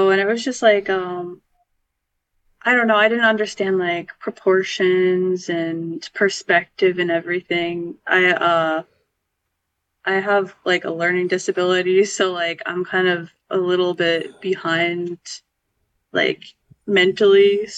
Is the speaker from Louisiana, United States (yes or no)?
no; Crown Point, Indiana, United States; also born or lived in Valparaiso, United States; So I grew up in Valpo until I was like 8 with my sibling, my younger sibling. And then my parents got divorced and we moved to Crown Point.